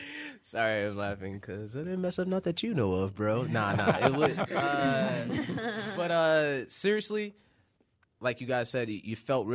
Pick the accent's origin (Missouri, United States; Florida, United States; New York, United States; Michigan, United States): New York, United States; Yonkers; I have family in Detroit, but I'm not from Detroit. I'm from New York. I'm from Yonkers, New York.